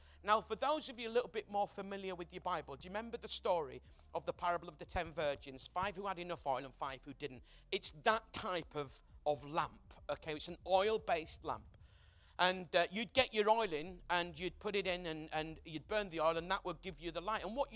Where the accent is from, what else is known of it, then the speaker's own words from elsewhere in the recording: Bradford, Yorkshire and the Humber, United Kingdom; So I'm from Bradford, as I mentioned, and a lot of houses in Bradford, certainly in the part that I grew up, were what were called back-to-back houses.